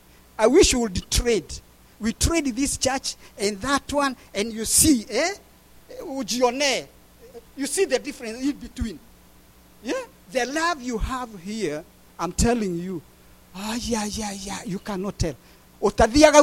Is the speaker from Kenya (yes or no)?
yes; Kenya; Excuse me, I'm a Kikuyu from down there. So L and R, they